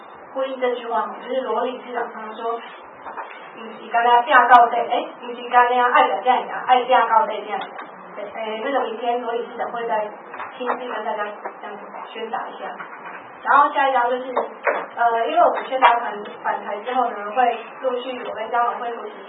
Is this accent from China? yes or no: no; Taiwan; 我是台湾人，我要我的国家台湾加入联合国